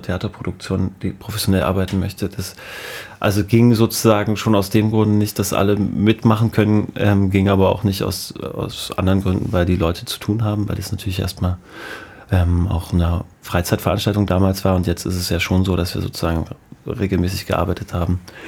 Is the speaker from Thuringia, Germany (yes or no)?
no; Halle, Saxony-Anhalt, Germany; Also ich bin auch in Halle aufgewachsen